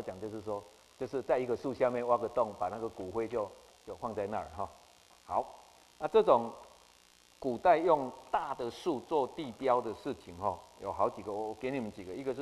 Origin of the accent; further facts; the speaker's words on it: Changhua County, Taiwan; 现在回去彰化，那棵树就被为了开马路就被移植